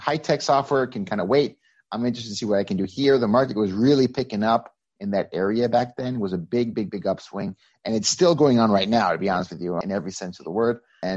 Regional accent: Mexico; moved away as an adult; now in United States; I'm originally from Mexico. I came to the U.S. in 2004, full-time to live.

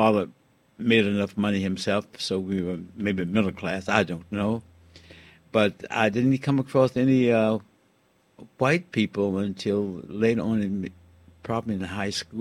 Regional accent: Richmond, Virginia, United States; born there; Well, I was born in 1929 in Richmond, Virginia. Richmond, Virginia. I have four brothers. My father was a Baptist minister

